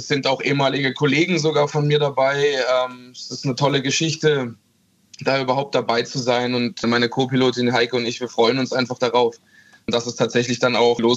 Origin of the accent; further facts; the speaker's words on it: Hesse, Germany; now in Baiersbronn, Germany; Ja, persönlich, ich komme ursprünglich aus Mittelhessen.